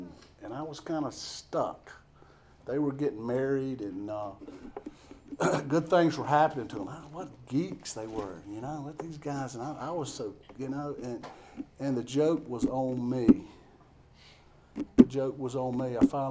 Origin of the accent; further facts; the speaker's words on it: Greenville, South Carolina, United States; Now I'm from Greenville. I'm from Greenville, South Carolina. 1980. That was backwater.